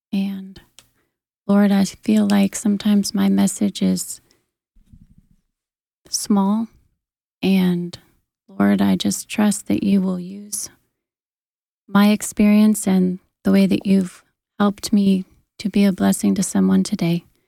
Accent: Alaska, United States; I grew up in Alaska and just a little log cabin down by the river, never thinking that I'd one day be in Africa.

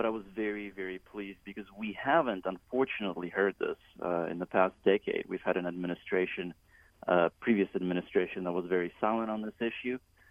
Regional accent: Russia; English is a second language; moved away as an adult; now in United States; I came to this country from Russia. I'm a Russian immigrant.

